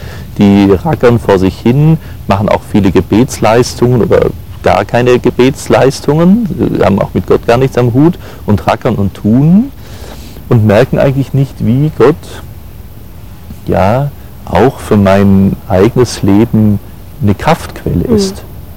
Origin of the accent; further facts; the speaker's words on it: Southern Germany, Germany; ich komme aus dem Süddeutschen